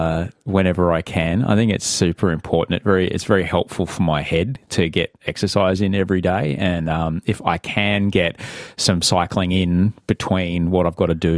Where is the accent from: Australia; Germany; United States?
Australia; Adelaide, South Australia; also born or lived in London, United Kingdom; The part I can't remember was in London, but the part I start to remember was in Adelaide, in the lovely inner northern suburbs of Adelaide, which was a very quiet, very peaceful part of Australia at the time